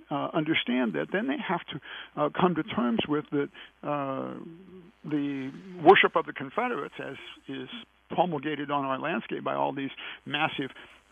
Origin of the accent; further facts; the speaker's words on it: Illinois, United States; I expected to find maybe 10 of them in Illinois, my home state